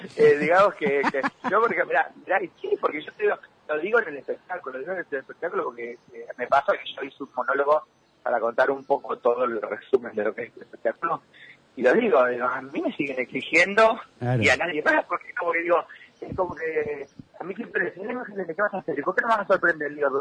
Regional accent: Nogoyá, Entre Ríos, Argentina; Claro, sí, yo soy de Nogoyá.

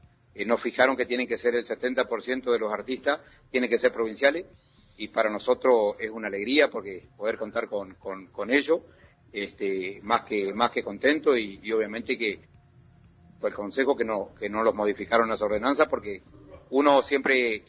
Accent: Argentina; Nosotros, como argentino, más que alegre, una emoción.

